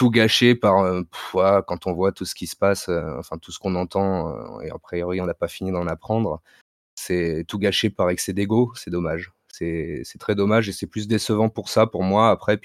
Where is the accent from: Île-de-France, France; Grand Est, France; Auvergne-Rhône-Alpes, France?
Île-de-France, France; Alors j'ai 33 ans, j'ai une région parisienne